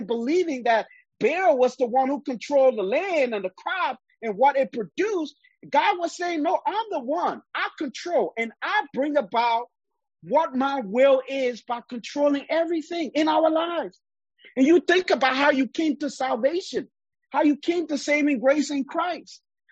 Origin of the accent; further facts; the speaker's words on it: Liberia; now in United States; I was born and brought up in Liberia, in West Africa. I came to America due to a civil war that took place in my country